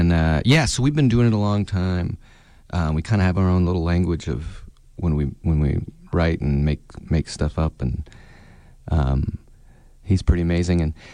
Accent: Ozark, Missouri, United States; Growing up in Ozark, Missouri, Southwest Missouri, Oklahoma was about an hour away, right?

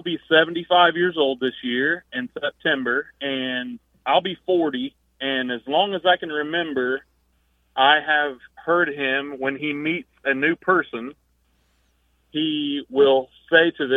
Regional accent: Kokomo, Indiana, United States; I had a couple questions for you. I'm from Kokomo, Indiana.

